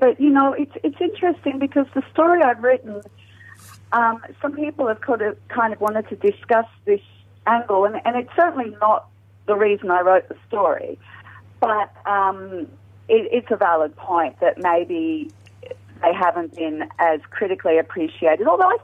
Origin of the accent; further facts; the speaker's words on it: Australia; particularly knowing about Australian music as an Australian kid.